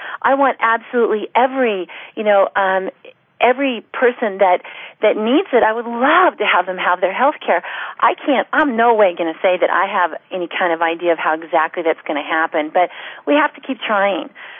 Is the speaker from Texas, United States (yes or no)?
no; Oregon, United States; So I was born and raised in Oregon, as I hear that you also were raised in Oregon.